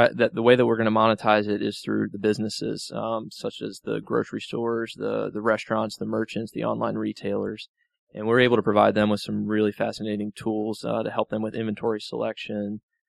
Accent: Wilmington, North Carolina, United States; also born or lived in Charlotte; I grew up in Wilmington.

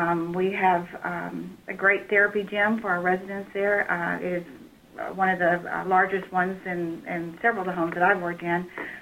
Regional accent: Oklahoma, United States; now in Dallas, United States; Well, I am originally from Oklahoma, and as a child, I always thought Dallas was the place I wanted to live. So here I am.

